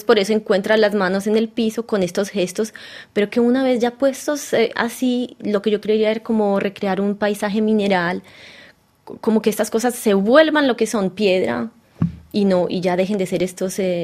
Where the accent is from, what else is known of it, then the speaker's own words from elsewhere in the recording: Colombia; porque es algo que es fuerte para mí como colombiana.